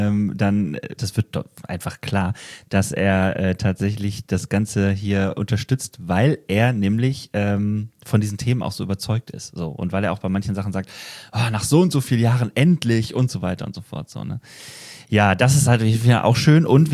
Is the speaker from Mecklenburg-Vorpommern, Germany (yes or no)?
no; Wetzlar, Hesse, Germany; Ja, ich bin aus Wetzlar.